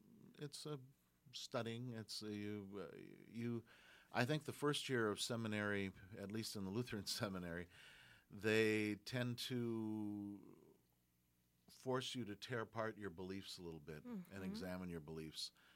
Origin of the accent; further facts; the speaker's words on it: Osseo, Minnesota, United States; I got involved in a place in my hometown, which at that point was Osseo, Minnesota, called the Lord's Barn